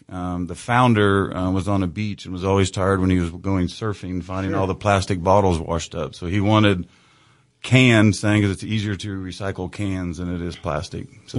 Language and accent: English; Independence, Kansas, United States; I'm from Independence, Kansas, originally.